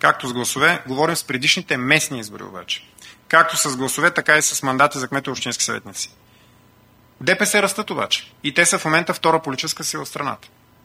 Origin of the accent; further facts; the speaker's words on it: Varna, Varna Province, Bulgaria; аз като гледам специално в моя роден град Варна